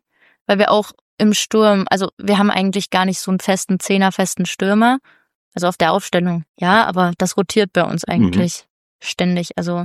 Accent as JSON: {"language": "German", "town": "Dresden", "region": "Saxony", "country": "Germany", "tie": "born or raised there", "also_born_or_lived": "Leipzig", "said": "tatsächlich bin ich in Leipzig geboren, okay, weil meine Eltern da noch da gewohnt haben. Aber meine Mama kommt auch ursprünglich aus Dresden und dann sind wir relativ zügig nach Dresden gezogen wieder."}